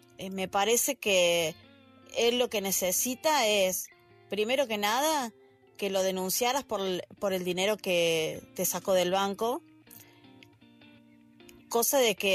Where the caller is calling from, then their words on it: Argentina; desde Argentina